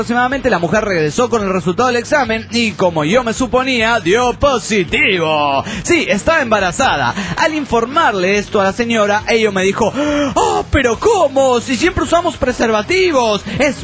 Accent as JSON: {"language": "Spanish", "region": "Cochabamba", "country": "Bolivia", "said": "de Cochabamba, Bolivia."}